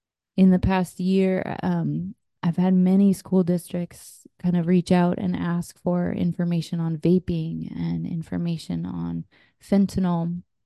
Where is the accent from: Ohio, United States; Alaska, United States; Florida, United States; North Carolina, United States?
Alaska, United States; Juneau; I was born and raised over in Juneau and have been practicing nursing in Alaska, but came back for 13 years now.